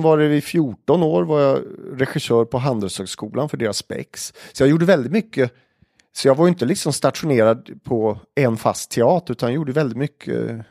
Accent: Forshaga, Värmland, Sweden; Sen var det faktiskt att utanför Forshaga där jag växte upp, det heter ju Hedås, men det kallades för Hera, för det låg precis i gränsen mellan Hedås och Botorpsheden.

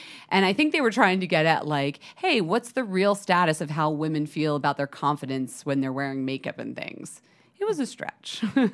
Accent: United States; I like to see where we stand as like American women.

